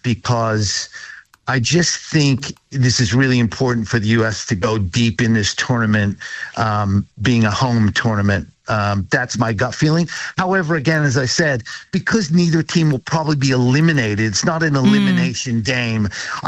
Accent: Portland, Oregon, United States; I mean, Seattle is a very progressive city, much like Portland, which is my hometown.

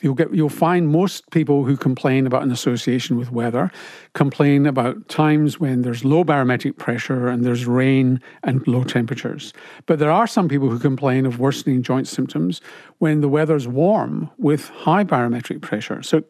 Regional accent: Glasgow, Scotland, United Kingdom; now in Australia; such as you tend to get in Australia rather than Glasgow, my hometown

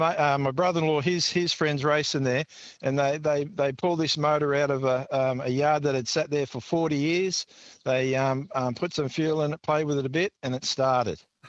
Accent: New South Wales, Australia; We're from Northern Rivers in New South Wales.

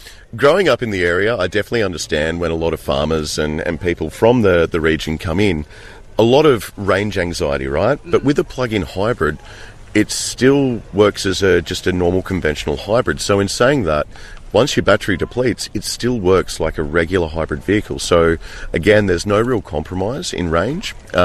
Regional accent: Tamworth, New South Wales, Australia; being born and bred in Tamworth

